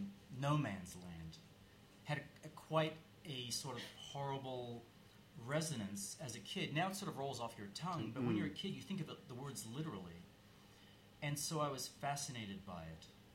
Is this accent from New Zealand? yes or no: no; Australia; I grew up in Australia.